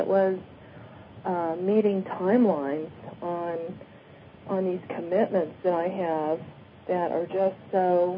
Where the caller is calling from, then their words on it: Scottsdale, Arizona, United States; from Scottsdale.